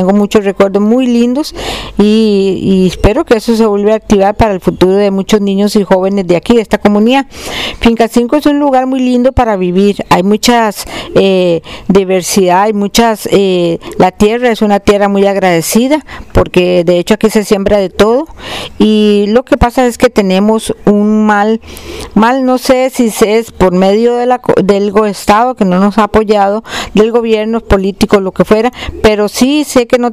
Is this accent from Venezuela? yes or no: no; Cartago, Costa Rica; moved away; vengo de la zona de Cartago. Me gustaba mucho este clima, me vine a vivir aquí hace 12 años